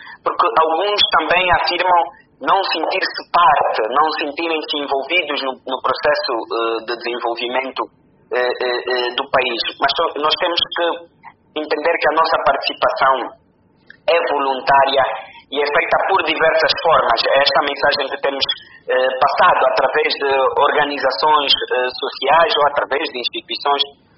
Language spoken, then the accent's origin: Portuguese; Angola; Serão resolvidos por todos nós, enquanto angolanos, acima de tudo.